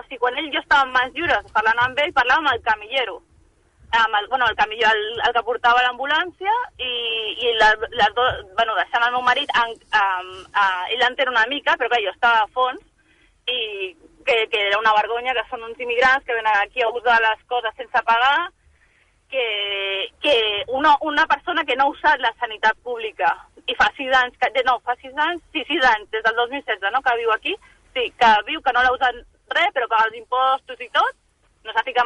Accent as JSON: {"language": "Catalan", "town": "Cabrils", "region": "Catalonia", "country": "Spain", "said": "Nosaltres som de Cabrils"}